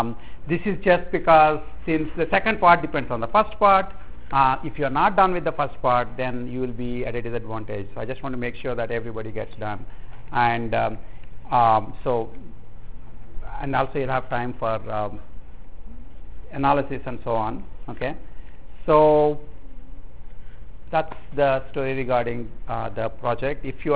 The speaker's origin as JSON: {"language": "English", "region": "Arizona", "country": "United States", "accent": "Arizona", "said": "So I have to speak in my Arizona accent, so you just have to deal with it."}